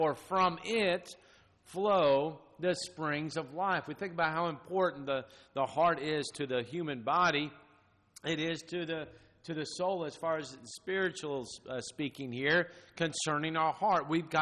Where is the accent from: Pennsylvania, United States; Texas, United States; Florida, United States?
Florida, United States; I think about growing up in Florida, we saw that all the time with the salt from the ocean, the Atlantic Ocean.